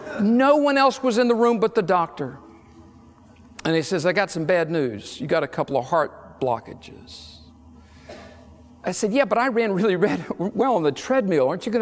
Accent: North Carolina, United States; I grew up in North Carolina, and my late mom would sometimes use that word in a kind of southern way.

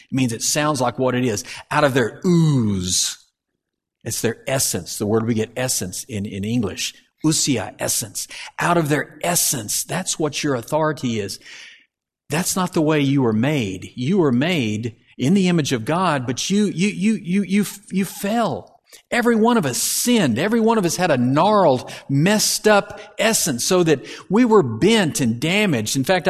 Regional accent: Camden, Arkansas, United States; that Miss Fan passed away in Camden, Arkansas, my hometown.

